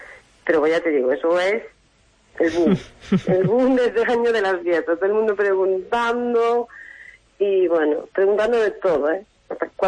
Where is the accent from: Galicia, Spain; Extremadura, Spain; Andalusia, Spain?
Galicia, Spain; Burela; born there; yo nací en Burela